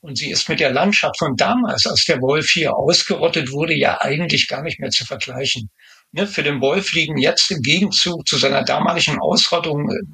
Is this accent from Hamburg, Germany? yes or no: no; Lüneburg, Lower Saxony, Germany; now in Buchholz, Germany; sitze momentan in Buchholz, habe aber meine Heimat auch in Lüneburg noch. Das heißt, ich bin immer hin und her gerissen. Bin oft zwischen Lüneburg und Buchholz in der Nordheide am Hin- und Herfahren.